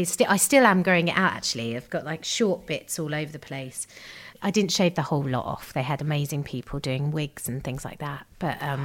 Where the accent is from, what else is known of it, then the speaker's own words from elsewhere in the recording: Gravesend, South East England, United Kingdom; So we grew up in Kent in Gravesend, now made famous because Laura from Bake Off is also from Gravesend